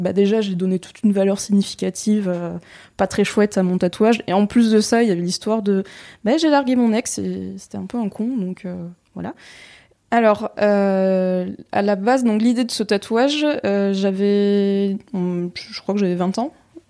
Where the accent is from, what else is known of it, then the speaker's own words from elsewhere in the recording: Tours, Centre-Val de Loire, France; je viens de Tours.